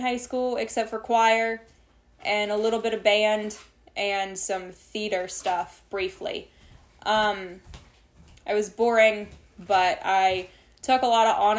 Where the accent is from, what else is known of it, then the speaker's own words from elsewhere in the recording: Wheeling, West Virginia, United States; born there; Wheeling, West Virginia.